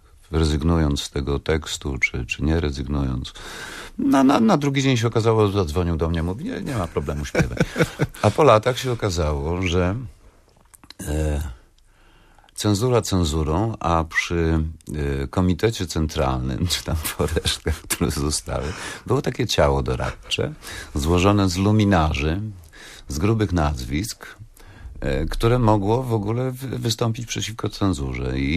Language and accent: Polish; Wrocław, Lower Silesian Voivodeship, Poland; ja jestem wrocławianinem. I praktycznie takim wrocławianinem, który nawet we Wrocławiu nie zna ludzi